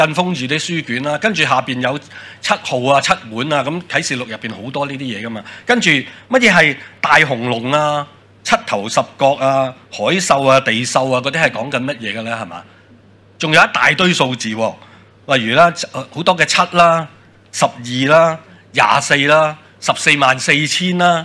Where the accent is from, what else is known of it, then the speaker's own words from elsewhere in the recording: China; 我哋中国人咧一般未过新十五都仲拜紧年噶系嘛